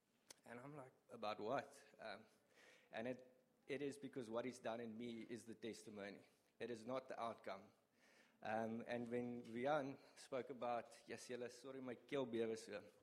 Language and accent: English; Kempton Park, Gauteng, South Africa; now in Langebaan, South Africa; We are originally from Kempton Park. We've been married for 8 years. And we moved to Langebaan about four or five years ago.